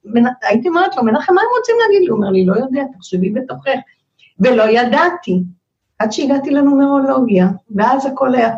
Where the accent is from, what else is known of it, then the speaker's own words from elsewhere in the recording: Bnei Brak, Tel Aviv District, Israel; born there; אני נולדתי בבני ברק. בין משפחה למשפחה של חסידי גור, ואמא פרסייה